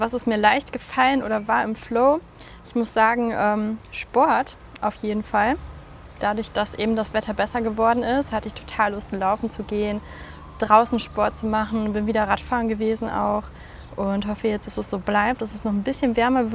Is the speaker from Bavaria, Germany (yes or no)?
no; Hahn, North Rhine-Westphalia, Germany; born there; Ich bin geboren in der Nähe von Düsseldorf, in Hahn, ein ganz kleiner Ort.